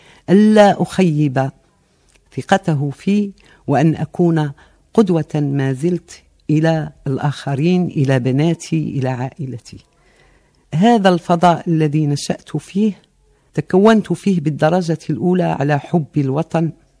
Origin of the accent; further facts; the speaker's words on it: Tébessa, Tébessa Province, Algeria; أنا من مواليد 1951 بمدينة تبسة الخالدة، ثوريا وتاريخيا، وحتى من ناحية تأسيسها التاريخي العميق. نشأت في عائلة محافظة